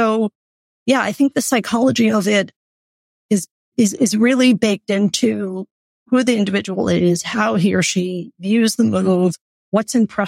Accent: New York City, New York, United States; Growing up in New York City, again, was exceptional in some ways insofar as being connected with different diverse groups of people

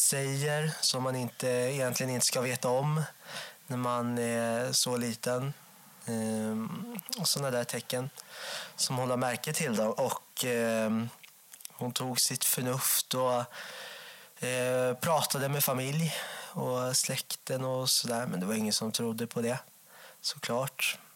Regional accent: Enköping, Uppsala County, Sweden; Ja, jag växte upp i Enköping med mamma och pappa och en brorsa som är 15 år äldre.

